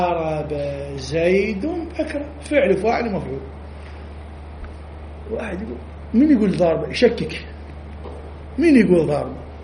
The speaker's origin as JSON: {"language": "Arabic", "country": "Iraq", "said": "ما عنده شعر يسمونه أقرع عندنا بالعراق باللهجة العامية."}